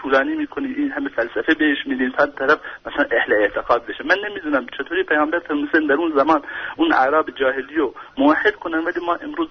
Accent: Iran; ما ایرانی هستیم و بی ایرانی بودنمون هم افتخار میکنیم

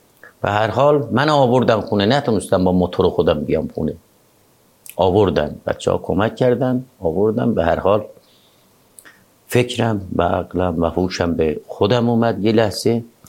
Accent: Mahneshan, Zanjan Province, Iran; خود زنجان ما زندگی میکردیم، از اطراف زنجانم حومه زنجان بچگیمون تقریبا دوربر ماهنشان زنجان اونتا از اونجا اومدیم زنجان

